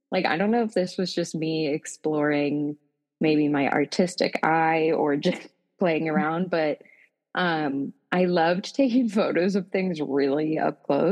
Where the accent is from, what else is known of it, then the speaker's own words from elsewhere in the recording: Baltimore, Maryland, United States; I am from Baltimore, Maryland.